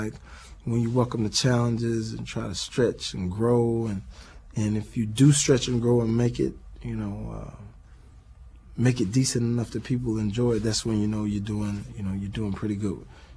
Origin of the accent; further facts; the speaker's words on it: the South, United States; Oh yeah, we're ready because we come from the South, so we understand what the music is about and what the people are about in the South